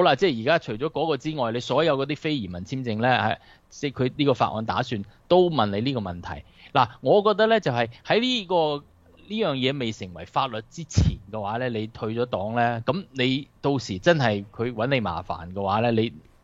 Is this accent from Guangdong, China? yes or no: yes; Guangdong, China; 我哋中国人、华人啊，尤其我哋广东人